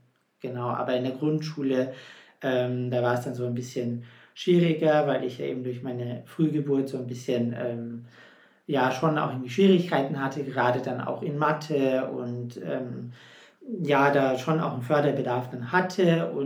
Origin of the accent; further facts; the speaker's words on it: Munich, Bavaria, Germany; Hallo, ich komme aus München.